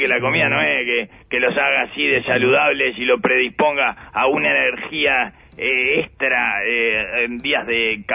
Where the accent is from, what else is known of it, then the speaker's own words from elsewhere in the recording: Uruguay; como uruguayo